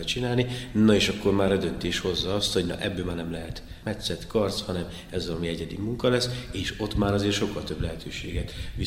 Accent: Boldog, Heves, Hungary; én egy kis faluban nőttem fel Boldogon, 60 mellett, ami egy 3000 fős település, és hát van nekünk egy nagyon szép tájunk a háttérben a Mátrával, horgásztóval, stb.

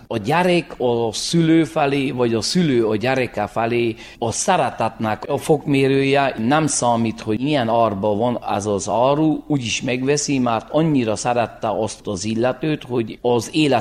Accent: Lisnău, Covasna, Romania; Lisznyóból vagyok

